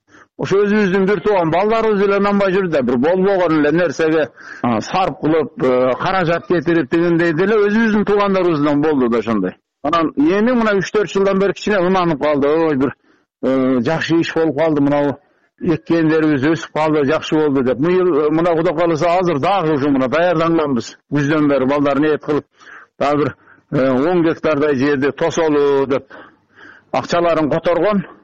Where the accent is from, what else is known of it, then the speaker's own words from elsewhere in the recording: Kara-Kulja, Osh Region, Kyrgyzstan; now in Jalal-Abad, Kyrgyzstan; Өзүм туулуп өскөн жакка, Каракулжага, өзү Жалал Абадта турам да.